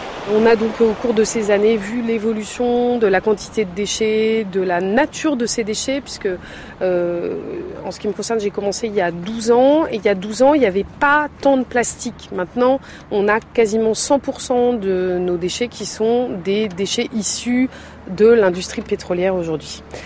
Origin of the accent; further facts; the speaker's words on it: Le Conquet, Brittany, France; Moi, j'ai 42 ans, j'ai fait ça enfant, parce que c'était la tradition. On est du Conquet dans ma famille.